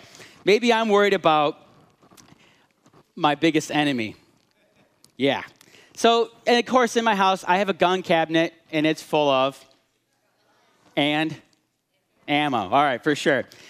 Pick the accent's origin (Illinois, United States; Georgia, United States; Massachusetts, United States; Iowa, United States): Illinois, United States; Again, I grew up in Illinois, so I used to be, but I came to the light.